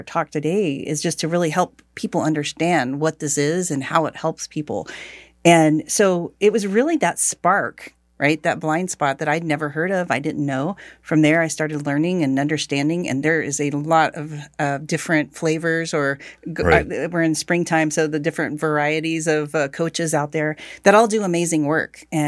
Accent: Tulsa, Oklahoma, United States; So I grew up here in Tulsa, and I had amazing teachers.

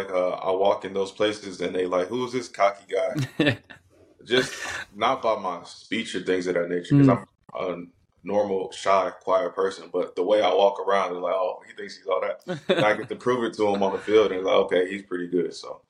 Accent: United States; I came in as American and I left as a Canadian, basically.

